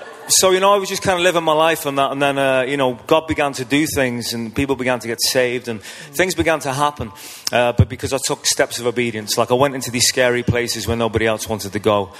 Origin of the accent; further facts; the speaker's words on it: Liverpool, North West England, United Kingdom; No, I'm from Liverpool.